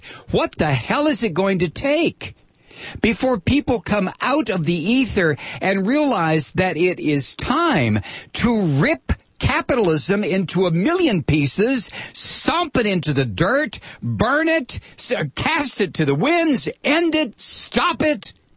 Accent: Toledo, Ohio, United States; I just wanted to be in that middle class as I saw it as a kid growing up in Toledo

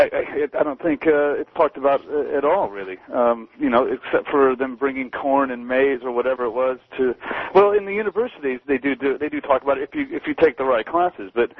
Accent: Canada; I'm Canadian, that's not flying anymore.

